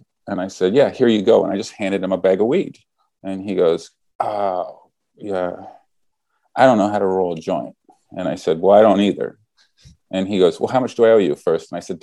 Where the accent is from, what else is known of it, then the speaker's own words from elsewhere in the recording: Canada; I'm also Canadian